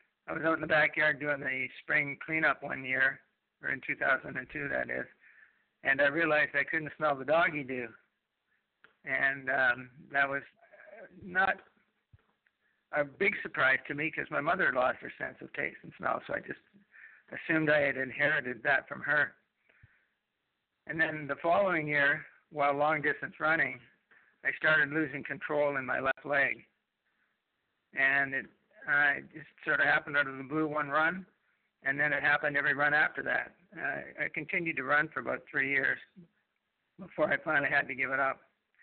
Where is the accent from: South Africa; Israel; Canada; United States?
Canada; I'm a Canadian. I live on Manitoulin Island in Ontario, the province of Ontario. I've lived here for 3 years.